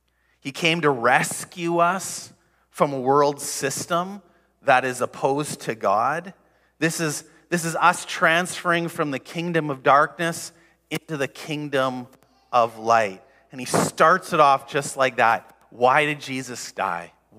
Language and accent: English; North Delta, British Columbia, Canada; I grew up mainly in the Lower Mainland, North Delta. But I did majority of my college years in Minneapolis.